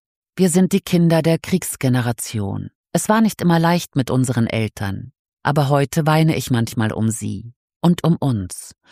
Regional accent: Essen, North Rhine-Westphalia, Germany; born there; Ich bin Jahrgang 1940, geboren in Essen.

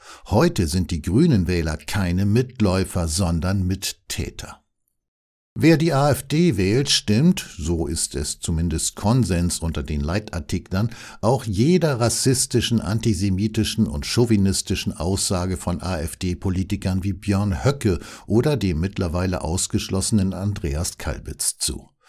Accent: Lower Saxony, Germany; Als Niedersachse finde ich diese Erkenntnis hochgradig schockierend.

